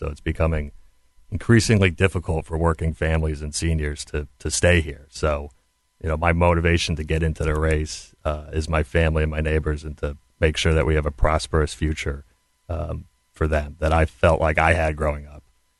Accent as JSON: {"language": "English", "town": "Orange", "region": "Connecticut", "country": "United States", "tie": "born or raised there", "said": "But I grew up in Orange. Went to Amity. My parents still live in the same house that I grew up in."}